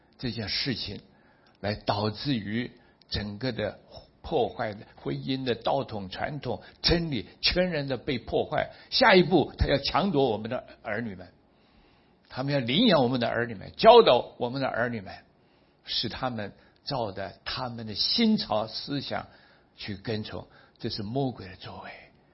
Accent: Taiwan; 身为台湾人

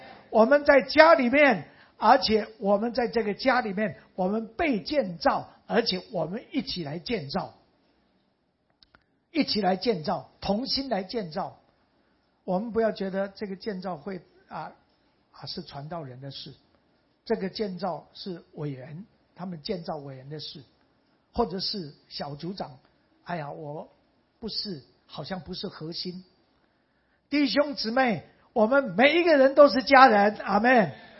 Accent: Mingjian, Nantou County, Taiwan; born there; 我是生在南投的民间乡，我妈妈应该是龙潭人。但是后啊，因为我外祖父是客家的牧师传道人

